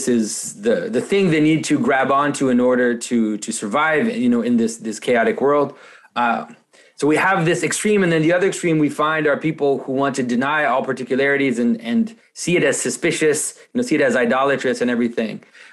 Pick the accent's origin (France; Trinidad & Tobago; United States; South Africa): France; first language French; English is a second language; now in Canada; So I'm French, right? My first language is French, but I live in Canada.